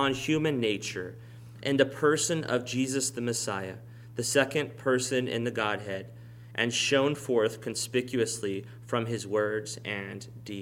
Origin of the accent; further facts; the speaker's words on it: Texas, United States; it reminded me of one of my favorite words from growing up in South Texas, carne guisada.